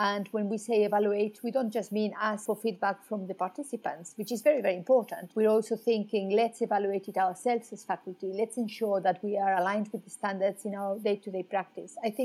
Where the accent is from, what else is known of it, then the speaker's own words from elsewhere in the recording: Wales, United Kingdom; I come from Wales